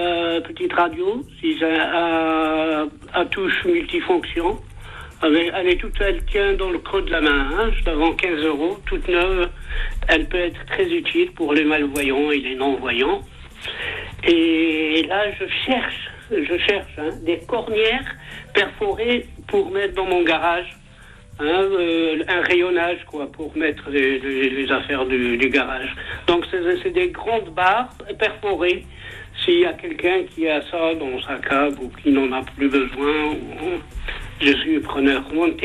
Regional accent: Bondy, Île-de-France, France; Moi, je suis de Bondy

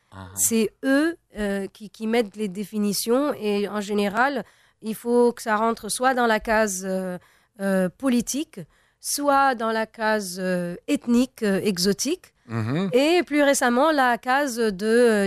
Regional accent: Tunisia; Je suis tunisienne. On a plusieurs identités, mais voilà, je me considère aussi. Enfin, je parle arabe.

